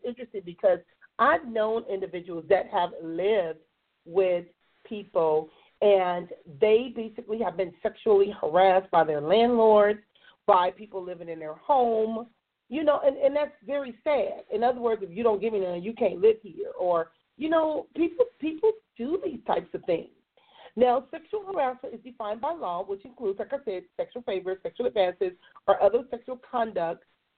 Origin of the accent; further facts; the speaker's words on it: Compton, California, United States; I remember growing up in Compton, and I went to Willowbrook Middle School, and that was back in the early 80s.